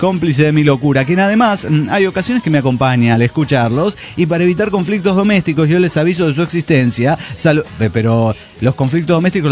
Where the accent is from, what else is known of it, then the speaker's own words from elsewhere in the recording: Guadalupe, Nuevo León, Mexico; de Guadalupe, Nuevo León, México.